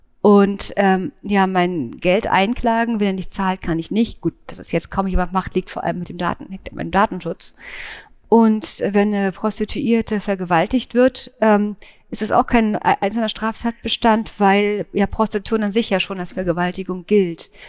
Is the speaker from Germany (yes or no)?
yes; Germany; Ich komme aus der DDR, ich bin im FKK-Schrein aufgewachsen